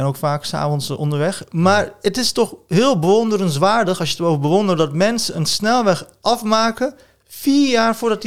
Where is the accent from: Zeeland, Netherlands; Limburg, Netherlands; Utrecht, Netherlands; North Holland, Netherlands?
Zeeland, Netherlands; now in Deventer, Netherlands; Wij komen uit Zeeland.